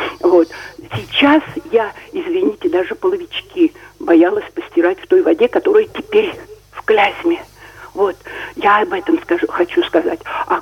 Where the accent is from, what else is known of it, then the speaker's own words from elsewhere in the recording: Dzerzhinsk, Nizhny Novgorod Oblast, Russia; now in Vyazniki, Russia; Я с Оки, из Дзержинска родом, а вышла замуж, и в 70-м году первый раз приехала к родне мужа в деревню